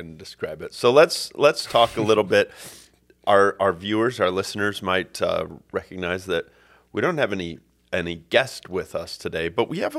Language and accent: English; Fort Wayne, Indiana, United States; I grew up in Fort Wayne, so where the other other seminary for the LCMS is